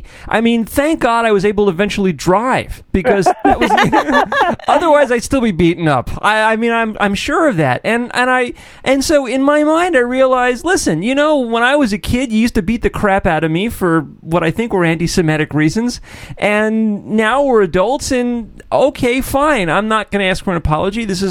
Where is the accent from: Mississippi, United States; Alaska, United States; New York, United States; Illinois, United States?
New York, United States; Central Valley; the house that I grew up in the Central Valley, New York, in the lower Hudson Valley of New York State. The house that I grew up in from the age of 10 until the age of, 18